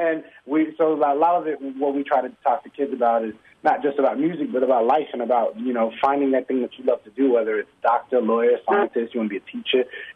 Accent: Miami, Florida, United States; I mean, we're from Miami, so we'd go to South Beach when we were younger and try to find ways to get gigs.

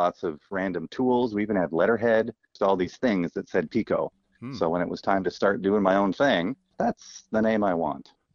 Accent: Sparta, Wisconsin, United States; also born or lived in Florida / Madison, United States; My hometown is Sparta, Wisconsin, and I went to college in Eau Claire, UWEC, Go Blue Golds.

